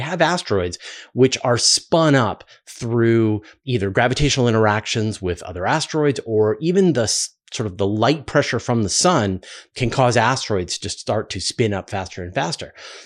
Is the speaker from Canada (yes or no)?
yes; Canada; And it's even as a Canadian trained in, you know, the metric system, I mess those up.